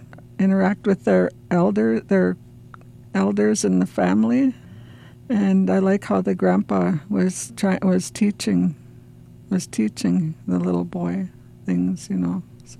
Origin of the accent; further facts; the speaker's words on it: Nett Lake, Minnesota, United States; I'm from Net Lake here on the Boys Fort Reservation. I've lived here all my life, and I'm an elder.